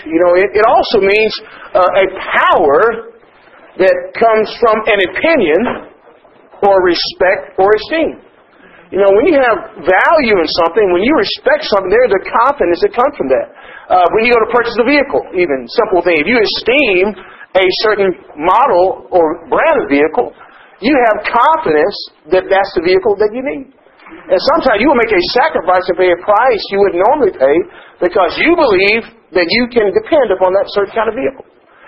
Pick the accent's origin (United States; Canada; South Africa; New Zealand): Canada; And as a Canadian citizen, we depend upon the Charter of Rights.